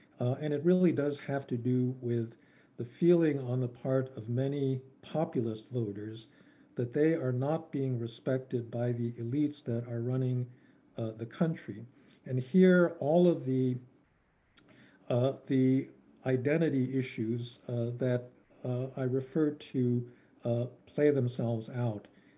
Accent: United States; Actually, quite frankly, as an American, it's been impossible to have a discussion about anything other than the election

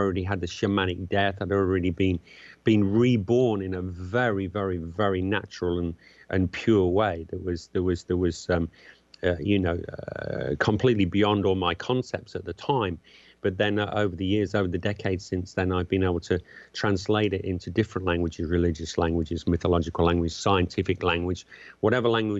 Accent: England, United Kingdom; growing up in England in the 60s and early 70s.

